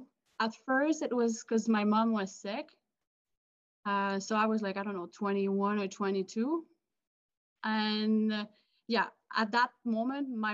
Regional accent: Quebec City, Quebec, Canada; I grew up in Quebec City. I played basketball in high school, but there was no track and field.

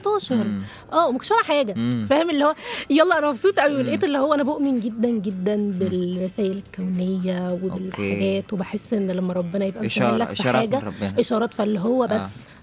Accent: Egypt; وعشان احنا الصناعة عندنا في مصر محترمة جدا

